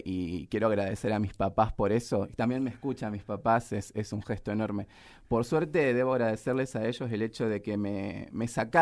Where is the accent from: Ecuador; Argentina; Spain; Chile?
Argentina; Rosario, Santa Fe; yo soy de Rosario